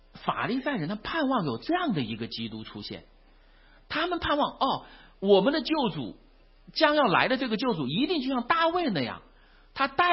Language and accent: Chinese; China; 我大家都知道我来自于中国大陆嘛